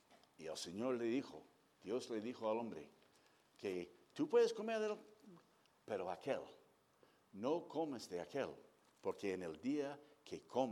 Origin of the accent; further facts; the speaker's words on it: United States; Spanish is a second language; con mi acento andaluz que tengo, yo sé que... ¿Tú crees que soy de Huelva, de Málaga, algún sitio así? No, soy obviamente norteamericano.